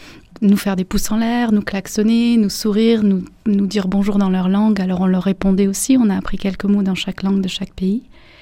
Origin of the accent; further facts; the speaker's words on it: France; tous les deux, on est français. Bon, moi, j'ai quelques origines espagnoles.